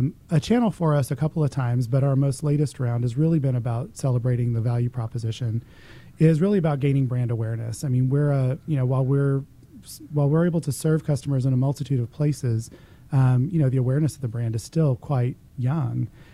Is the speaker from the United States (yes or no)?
yes; Arlington, United States; I grew up here in Arlington, and my first job in high school was at my local Gap store